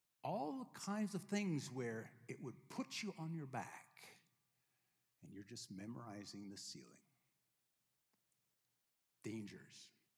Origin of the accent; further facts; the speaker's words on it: Minnesota, United States; I felt like I can walk on ice because, after all, I grew up in Minnesota.